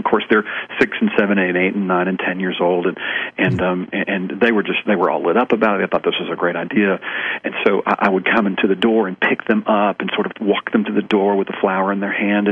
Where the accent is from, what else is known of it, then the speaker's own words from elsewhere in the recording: Texas, United States; I was raised here in Texas with a very acute style